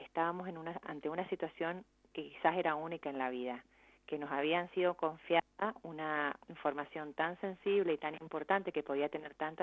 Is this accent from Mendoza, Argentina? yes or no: yes; Mendoza, Argentina; moved away as an adult; now in United States